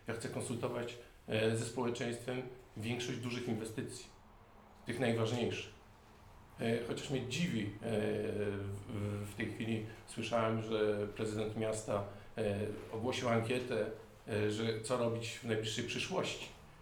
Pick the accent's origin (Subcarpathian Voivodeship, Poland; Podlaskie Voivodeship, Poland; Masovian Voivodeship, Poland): Podlaskie Voivodeship, Poland; Suwałki; jestem rodowitym suwalczaninem, tu mam swoją rodzinę, tutaj jest rodzina mojej żony, tu są moi krewni. Też mogę się państwu powiedzieć, że jestem od wielu pokoleń suwalczaninem.